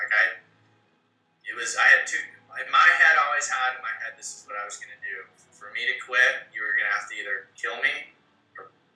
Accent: Iowa, United States; I grew up in Iowa, small town in Iowa.

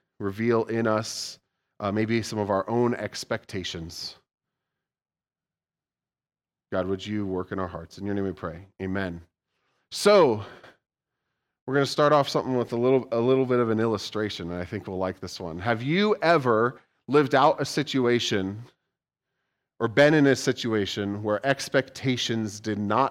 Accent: San Diego, California, United States; Like, I come from San Diego, and they don't even get this bad.

